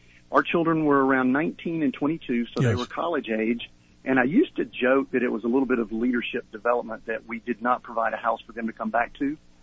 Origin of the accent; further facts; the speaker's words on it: Georgia, United States; I grew up in Georgia, a small town just outside of Atlanta, and we pretty much lived in that geographic area. I had family in Mississippi.